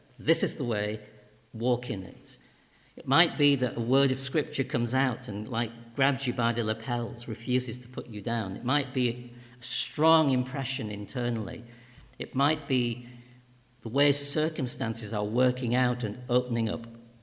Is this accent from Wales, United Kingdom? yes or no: no; Lancaster, North West England, United Kingdom; One of those dots was my hometown of Lancaster. And in that moment, a voice said internally, one day I will pastor a church in my home city.